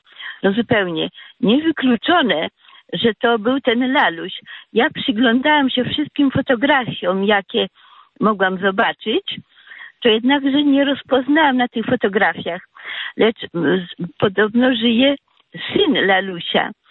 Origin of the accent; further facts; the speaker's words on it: Grodno Region, Belarus; now in Poland; gdy przyjechaliśmy z Kresów, z powiatu ośmiańskiego, w 1946 roku przyjechaliśmy do Polski jako repatrianci.